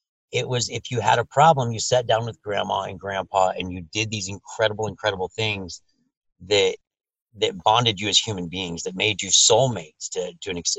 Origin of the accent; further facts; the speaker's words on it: Ohio, United States; To answer your first question, it was more, I grew up in Ohio.